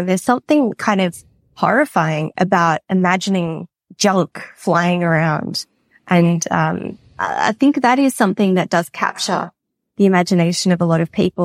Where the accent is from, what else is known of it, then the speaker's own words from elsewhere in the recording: Sydney, New South Wales, Australia; I am from Sydney in Australia.